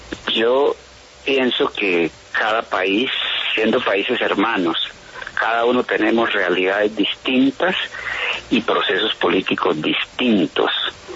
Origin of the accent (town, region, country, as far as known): Colombia